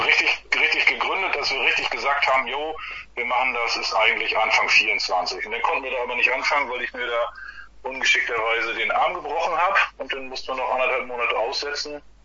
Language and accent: German; Mecklenburg-Vorpommern, Germany; Erste Konzert war in Alt-Kahlen, da ist ja einmal im Jahr bei uns in Mecklenburg so ein Insider, kleines Mini-Festival.